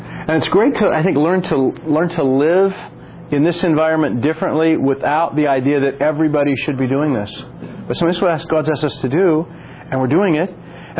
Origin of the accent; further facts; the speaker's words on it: United States; I said, "No, I'm from the States." I said, "We're just visiting."